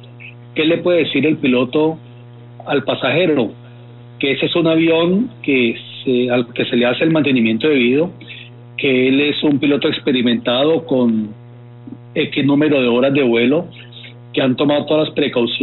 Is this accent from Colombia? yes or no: yes; Colombia; Entonces la pregunta que debemos hacernos como colombianos es si, contando con este recurso en el subsuelo